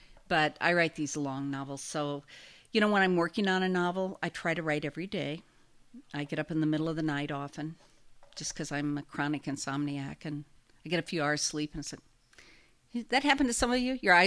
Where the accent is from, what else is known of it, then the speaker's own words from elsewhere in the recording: Omaha, Nebraska, United States; But then I grew up in Omaha, and nobody ever went west of Omaha either. I think I come from people who don't go anywhere